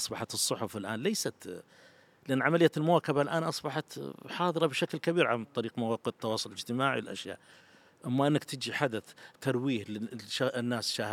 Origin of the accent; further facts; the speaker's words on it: Saudi Arabia; تدرب عندنا في السعوديه عده انديه